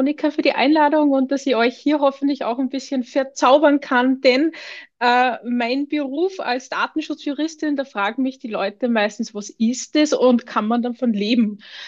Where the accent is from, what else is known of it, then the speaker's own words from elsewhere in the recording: Austria; now in Germany; ich bin Österreicherin, habe dann in Deutschland gearbeitet